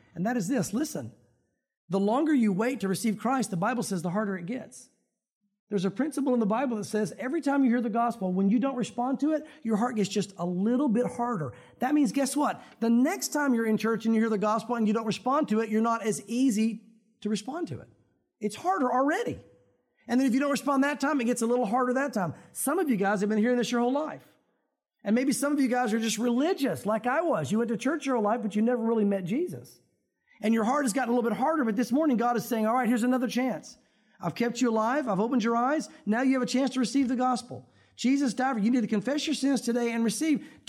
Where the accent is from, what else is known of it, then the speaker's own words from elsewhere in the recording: Knoxville, Tennessee, United States; I grew up in Tennessee. Spent most of my life in Knoxville.